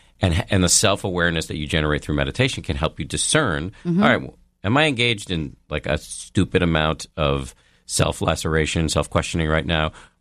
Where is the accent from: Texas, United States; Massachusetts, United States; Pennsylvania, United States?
Massachusetts, United States; Because I grew up in Massachusetts.